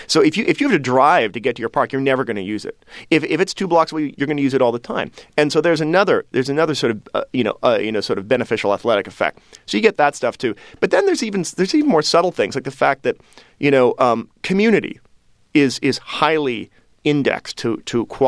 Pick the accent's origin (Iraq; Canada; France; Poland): Canada; Toronto, Ontario; now in New York, United States; I moved to New York about 8 years ago. I grew up in Toronto, which is a very green, pretty, clean city.